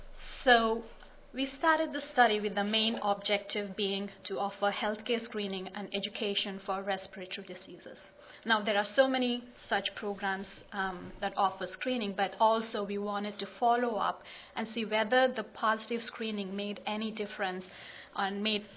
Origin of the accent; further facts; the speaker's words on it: New York, United States; I come from Nassau County in Long Island, which according to 2000 census shows that it has a population of 1.3 million people.